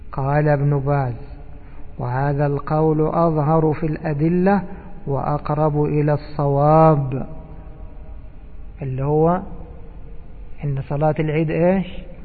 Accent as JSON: {"language": "Arabic", "country": "Egypt", "said": "يعني يقولوا عندنا في مصر هذا مالي هدومه راسخ"}